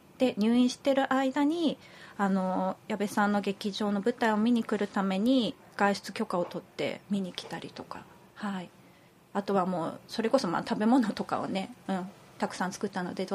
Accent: Hokkaido, Japan; now in Kyoto, Japan; 北海道から来てるのですごいジメジメするよとか、

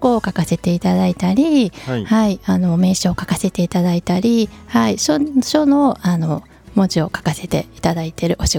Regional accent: Kyoto, Japan; 京都生まれの京都育ち、京都拠点に活動しております

